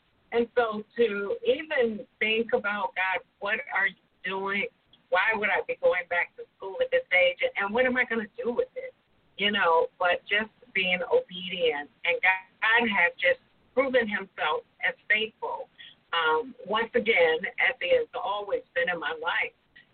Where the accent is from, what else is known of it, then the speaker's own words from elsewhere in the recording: Cleveland, Ohio, United States; now in Columbus, United States; I am originally from Cleveland. I am currently residing in Columbus, Ohio